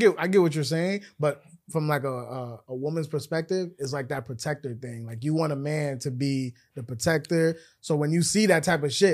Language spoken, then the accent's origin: English; Minnesota, United States; Oh, I'm from Minnesota.